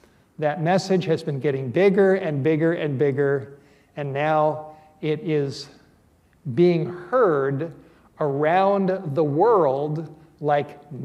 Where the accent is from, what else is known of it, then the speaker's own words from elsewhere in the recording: California, United States; I grew up in Southern California in a secular Jewish home in the Hollywood Hills.